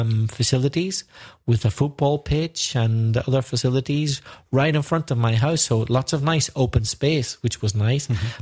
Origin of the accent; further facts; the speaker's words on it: Belfast, Northern Ireland, United Kingdom; Quite a strange street in a way, because the city bus service ended in my street.